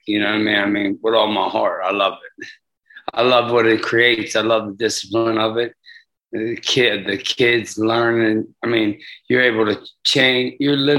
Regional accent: Pittsburgh, Pennsylvania, United States; like I was brought up in Pittsburgh in all the bad neighborhoods

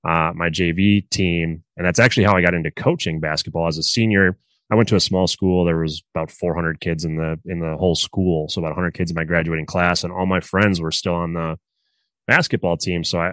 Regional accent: Milwaukee, Wisconsin, United States; I am in Milwaukee, Wisconsin. I'm in Packer country.

